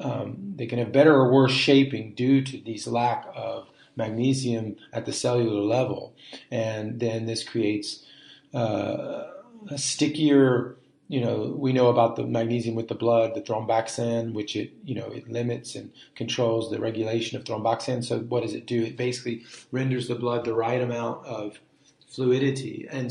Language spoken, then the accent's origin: English; United States; So I'm American, but, you know, it's just been a while since I've been here